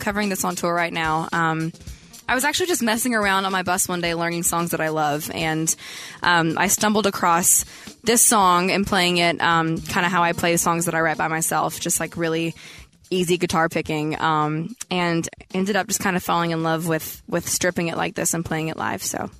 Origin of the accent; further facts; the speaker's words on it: Tennessee, United States; it's like I was saying hands because I'm from East Tennessee.